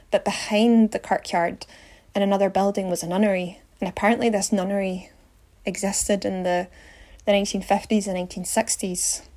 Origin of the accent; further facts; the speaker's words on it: Glasgow, Scotland, United Kingdom; I'm from Glasgow in Scotland